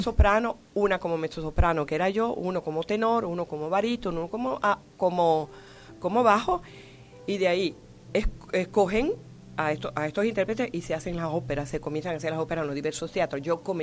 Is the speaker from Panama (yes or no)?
yes; Panama; moved away; cuando yo me fui de aquí, de Panamá, no existía nada de eso